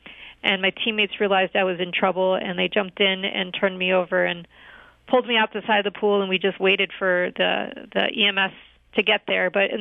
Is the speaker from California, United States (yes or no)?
no; Roseville, Michigan, United States; Sure. I grew up in Roseville, Michigan.